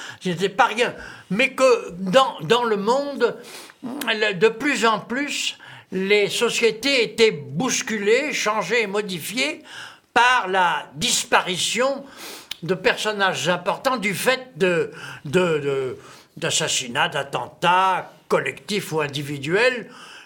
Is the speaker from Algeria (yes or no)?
no; Bordeaux, Nouvelle-Aquitaine, France; qui commence vraiment à l'heure, ça se passe dans ma ville natale